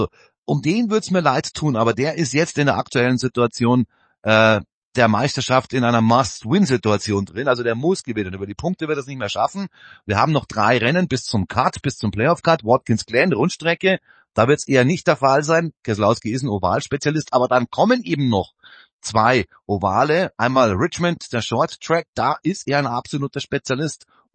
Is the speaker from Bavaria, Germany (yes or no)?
yes; Munich, Bavaria, Germany; ich bin ja auch ein Münchner, ich kenne mich ein bisschen aus in den Bergen.